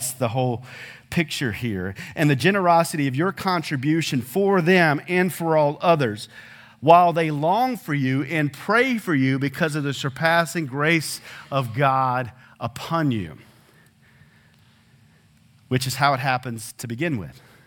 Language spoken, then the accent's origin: English; Clearwater, South Carolina, United States; also born or lived in Georgia; Some of you know that I grew up there. I was born in Georgia, but raised in South Carolina. And in the church I grew up in Clearwater, South Carolina, which is in Aiken County.